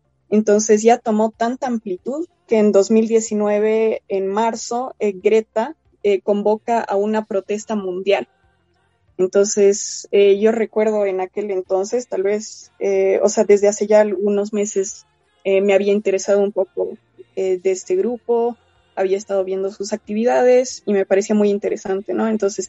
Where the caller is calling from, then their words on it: La Paz, Bolivia; tengo 17 años, yo les hablo desde La Paz